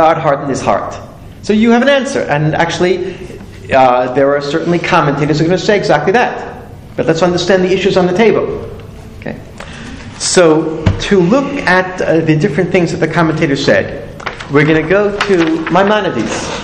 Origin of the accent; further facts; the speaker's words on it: Israel; moved away as an adult; now in United States; when I came to America from Israel … That's what I've been called in Israel.